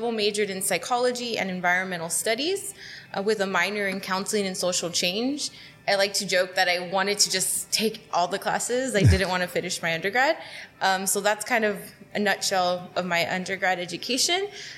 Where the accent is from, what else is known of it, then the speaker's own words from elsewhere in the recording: California, United States; growing up in Imperial County as agriculture is such a huge industry. Most of our family works in agriculture.